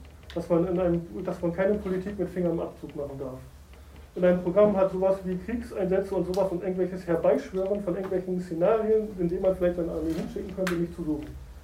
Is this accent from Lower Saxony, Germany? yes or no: yes; Lower Saxony, Germany; Also erstmal, ich bin am 6.7.1980 geboren. Ich bin in Bude groß geworden und aufgewachsen und am Gymnasium in Oldenburg, am GAK gewesen.